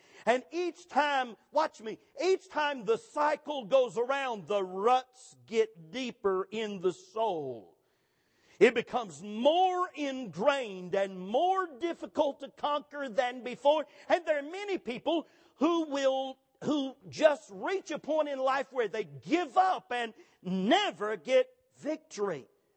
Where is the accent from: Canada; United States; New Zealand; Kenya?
United States; South Carolina; And when I was raised in South Carolina, I saw, you don't see this much in our day, but I saw lots of snuff dipping ladies.